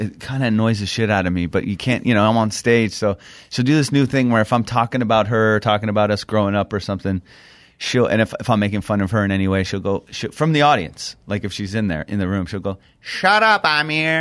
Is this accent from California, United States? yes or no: yes; California, United States; Because I grew up in Orange County, so like she'll come with all her friends and be like, get my son.